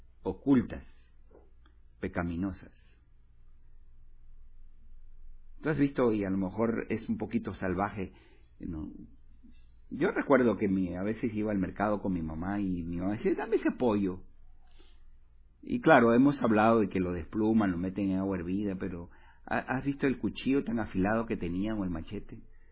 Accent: Peru; En Perú tenemos más mezcla indígena

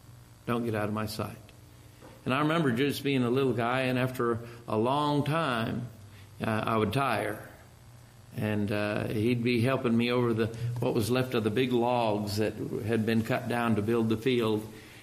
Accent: Paricatuba, Amazonas, Brazil; I say, I'm from Paricatuba. I'm from Paricatuba, across the river from Tapurucuara to Boca do Paraná do Inuishi. That's where I'm from.

